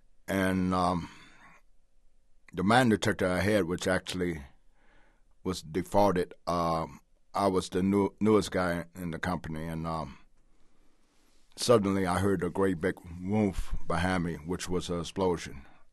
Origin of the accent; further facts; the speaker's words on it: St. Louis, Missouri, United States; now in Los Angeles, United States; not here in Los Angeles, but I'm from St. Louis, in and out of county jails, the state prison system in Missouri.